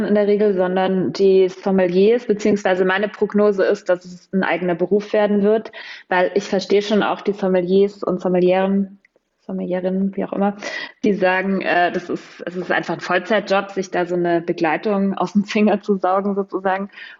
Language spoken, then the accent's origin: German; Germany; moved away as an adult; now in Berlin, Germany; Ich bin auf dem Dorf groß geworden. Da war Alkohol völlig normal, auch für Minderjährige. Und dann bin ich nach dem Abi nach Berlin, habe da studiert.